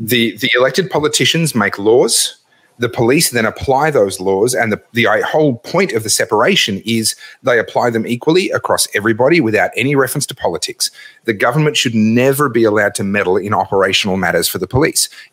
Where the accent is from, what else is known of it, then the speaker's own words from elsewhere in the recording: Australia; I was born in Australia. I've lived in Australia all my life. I've traveled a little bit.